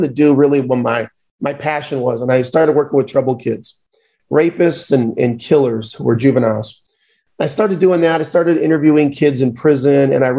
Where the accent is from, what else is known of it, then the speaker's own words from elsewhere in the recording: Aurora, Ohio, United States; I was one of the top agents in my hometown for many years, Aurora, Ohio, suburb of Cleveland.